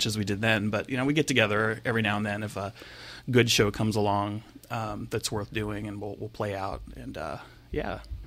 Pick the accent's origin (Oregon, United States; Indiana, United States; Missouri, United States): Oregon, United States; Albany; I grew up in Albany, Corvallis area.